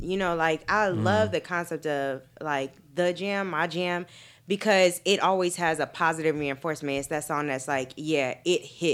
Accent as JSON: {"language": "English", "town": "Los Angeles", "region": "California", "country": "United States", "tie": "born or raised there", "said": "I'm from Los Angeles, born and raised."}